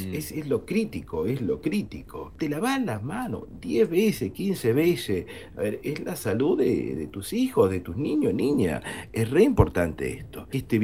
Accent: Argentina; Nosotros siempre como argentinos estamos en el top 10

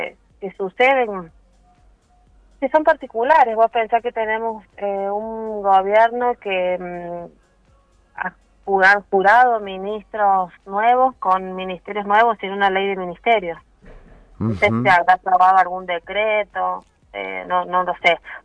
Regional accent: San Luis, Argentina; tanto como argentinos, como puntanos y como puntanas podamos tener un respiro

